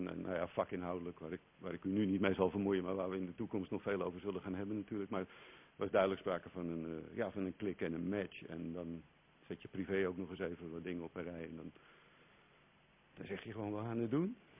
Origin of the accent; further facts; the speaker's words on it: Haarlem, North Holland, Netherlands; Ik ben bijna 52, in mei word ik dat. Geboren en getogen in Haarlem, dus op zich heel Hollands. Maar er zit een forse scheut Belgisch bloed in.